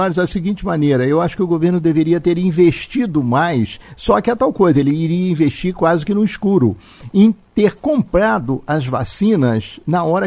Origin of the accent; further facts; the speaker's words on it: Rio de Janeiro, Brazil; Eu sou oriundo do Rio de Janeiro